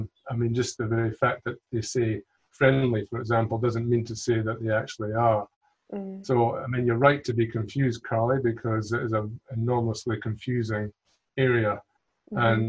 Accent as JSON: {"language": "English", "region": "Scotland", "country": "United Kingdom", "moved": "as an adult", "lives_now": "Australia", "said": "Well, I'm from Scotland, if my accent doesn't give it away. I've been living in Australia for about 30 years, though"}